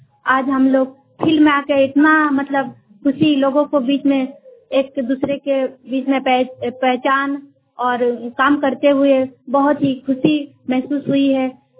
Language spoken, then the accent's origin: Hindi; Jharkhand, India; मैं कोटका प्रखंड से हूँ, पूर्वी सिंहभूम झारखंड।